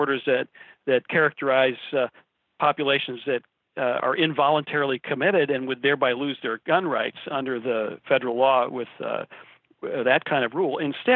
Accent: Chapel Hill, North Carolina, United States; a very angry man in my hometown in Chapel Hill, North Carolina

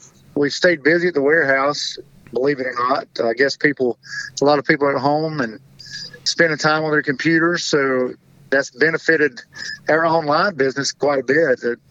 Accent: Bristol, Tennessee, United States; I grew up in Bristol, so obviously I had to be a race fan right out of the gate.

